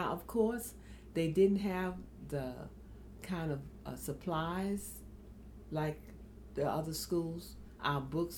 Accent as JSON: {"language": "English", "town": "Carrboro", "region": "North Carolina", "country": "United States", "tie": "born or raised there", "also_born_or_lived": "Durham", "said": "But I was born in the hospital at Duke. But I grew up in Orange County, and really Carrboro, North Carolina, which is just adjacent to Chapel Hill. Went to school at Lincoln High School."}